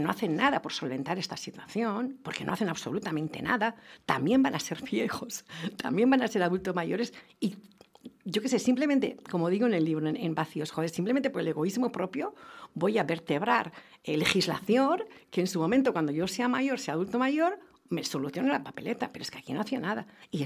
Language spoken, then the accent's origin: Spanish; Basque Country, Spain; No, yo soy vasca, pero tengo mucha amistad allá.